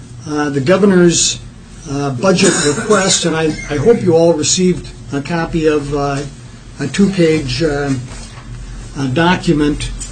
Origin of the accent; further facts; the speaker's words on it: Farming Township, Minnesota, United States; I hail from Farming Township in beautiful Stearns County.